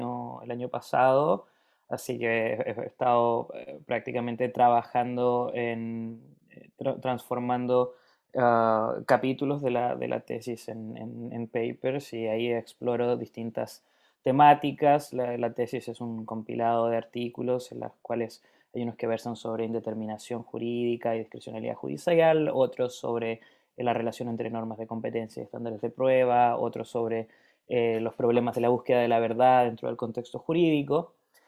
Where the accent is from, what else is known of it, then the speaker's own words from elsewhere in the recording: Chile; Yo soy chileno, estudié allá mi pregrado, luego ejercí como abogado litigante por 3 años en Santiago, en la capital